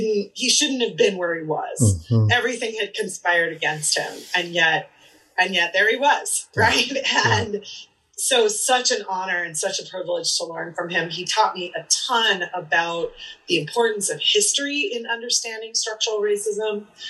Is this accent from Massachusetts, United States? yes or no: yes; Boston, Massachusetts, United States; I was from Boston. I'd been accepted in schools in the Northeast